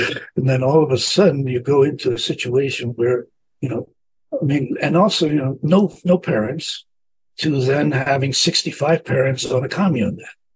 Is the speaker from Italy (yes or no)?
yes; Italy; moved away; I grew up in the streets of Italy during the war. So I was essentially a thief for my first for 5 years, getting my own food by taking it.